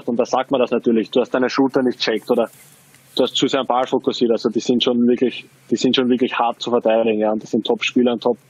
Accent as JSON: {"language": "German", "country": "Austria", "said": "Also ich drücke natürlich jetzt als Österreicher den Linzer die Daumen"}